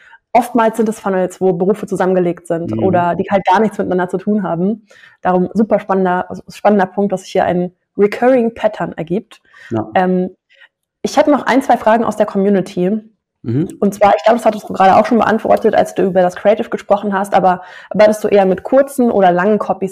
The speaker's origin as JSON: {"language": "German", "town": "Munich", "region": "Bavaria", "country": "Germany", "said": "Interessiert mich als Münchnerin natürlich gar nicht."}